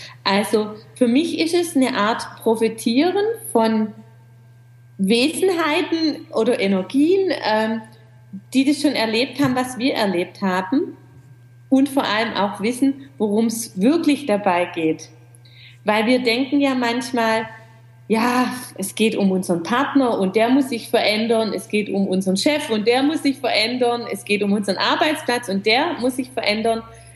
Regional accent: Gerlingen, Baden-Württemberg, Germany; Ich komme aus Gerlingen in der Nähe von Stuttgart

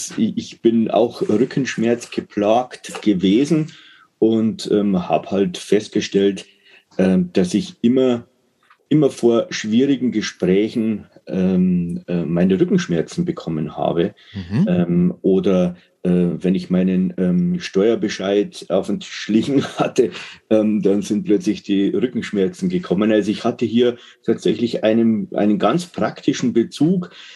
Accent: Bavaria, Germany; Ja, ich bin ein niederbayerisches Gewächs. Ich komme aus Bayern

